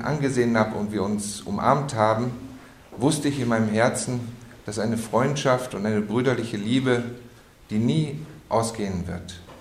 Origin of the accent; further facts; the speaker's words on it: Germany; born there; wie Sie vielleicht wissen, bin ich in Deutschland geboren. Mein Vater war ein bekannter Erzpriester in Düsseldorf.